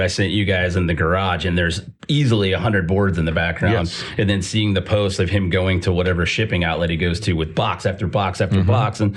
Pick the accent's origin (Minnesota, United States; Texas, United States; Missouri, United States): Missouri, United States; St. Louis; I've got friends from, you know, where I grew up in St. Louis